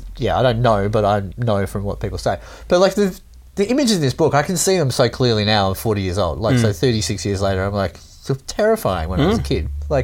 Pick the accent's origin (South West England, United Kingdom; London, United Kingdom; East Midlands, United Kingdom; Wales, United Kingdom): Wales, United Kingdom; because I'm Welsh, yeah, so I can go to the beach tomorrow.